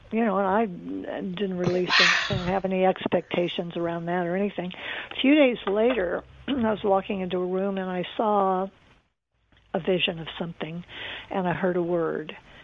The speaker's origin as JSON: {"language": "English", "region": "Arizona", "country": "United States", "said": "It was five different, you know, I'm from Arizona, so five different deceased Arizona politicians"}